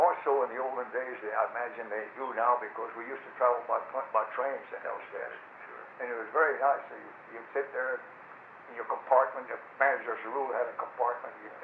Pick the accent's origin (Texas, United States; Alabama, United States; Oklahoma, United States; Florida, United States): Florida, United States; Tampa; I was a kid here in Tampa. I was born and raised here in Tampa.